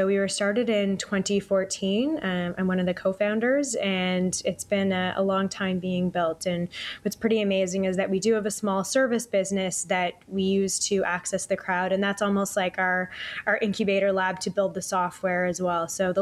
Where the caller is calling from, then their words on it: Toronto, Ontario, Canada; Lovely downtown Toronto.